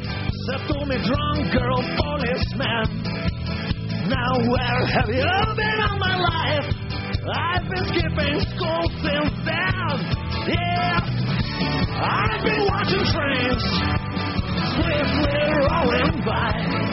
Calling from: Pavlovsky Posad, Moscow Oblast, Russia; я из Павловского посада

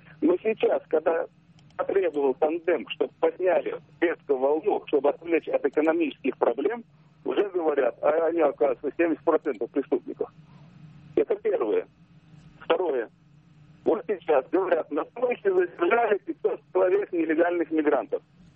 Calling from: Rybinsk, Yaroslavl Oblast, Russia; Добрый вечер

